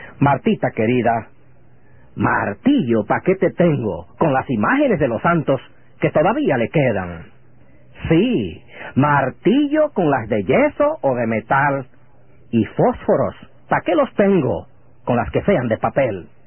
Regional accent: Dominican Republic; cuando me preguntan de dónde soy, y respondo, de la República Dominicana, donde todo el mundo hace lo que le da la gana.

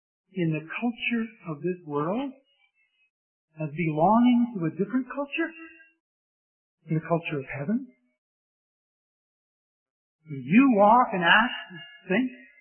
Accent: United States; Because I'm an American. I live and act like an American.

